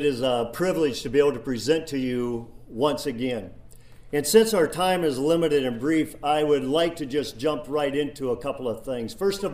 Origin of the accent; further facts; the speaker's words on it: Sheldon, United States; when I did my announcement on Labor Day in my hometown of Sheldon